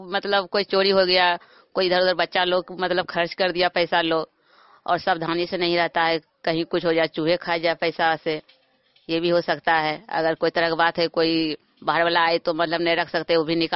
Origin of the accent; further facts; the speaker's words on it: Bhadaura, India; और मैं भदौरा की रहने वाली हूँ।